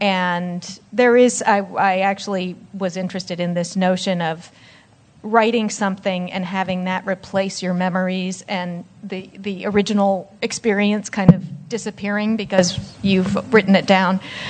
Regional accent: California, United States; I am from Southern California, but I'm an Italian translator

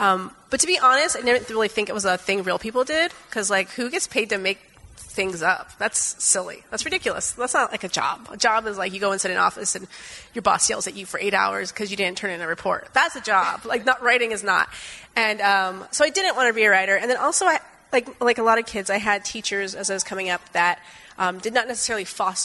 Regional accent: West Coast, United States; I'm originally from the West Coast, and every time I go somewhere else, they're like, why do you talk so fast?

